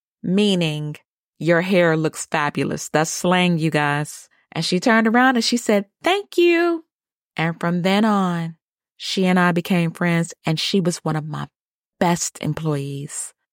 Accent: Youngstown, Ohio, United States; I used to be a home manager in Youngstown, Ohio, my hometown.

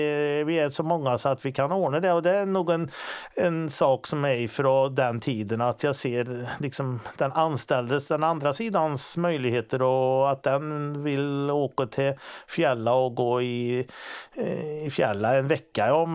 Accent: Stöpafors, Sweden; Jag är från Stöpafors, som du sa. Jag har en fru och två barn. 18 och 13 år. Vi bor i en av flyglarna på Stöpafors herrgård då.

